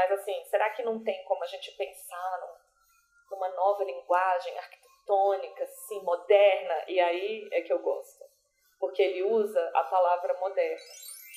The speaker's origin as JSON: {"language": "Portuguese", "town": "Brasília", "region": "Federal District", "country": "Brazil", "said": "Sou de Brasília e estudei na FAO."}